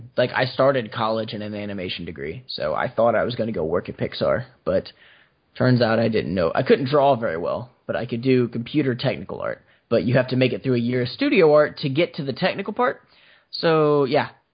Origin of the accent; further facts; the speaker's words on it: Texas, United States; I'm the one from Texas, and I hate barbecue sauce.